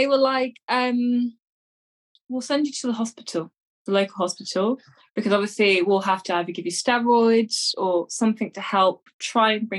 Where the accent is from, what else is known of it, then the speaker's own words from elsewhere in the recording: London, United Kingdom; I am from London, UK, England.